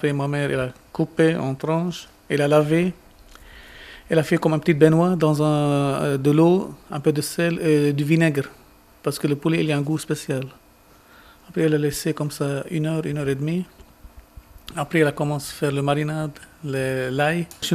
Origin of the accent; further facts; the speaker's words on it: Rayak, Beqaa, Lebanon; Je viens de la région de la Beka, située presque à la frontière de la Syrie. D'un petit village s'appelle Rayak.